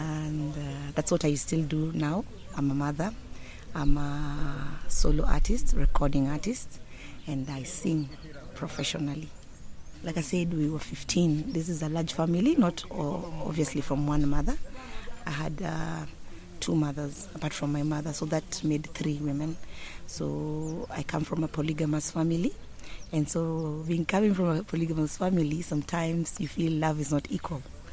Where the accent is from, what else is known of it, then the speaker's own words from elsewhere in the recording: Nairobi, Kenya; born there; Okay, I was born in Nairobi, and I was born in a family of 15, and most of us grew around music